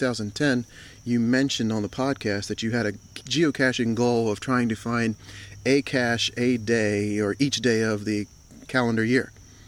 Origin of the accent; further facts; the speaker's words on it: Maryland, United States; I might talk a little differently than you. That's because I'm from the United States, specifically Maryland, about 40 miles south of the nation's capital in Washington, D.C.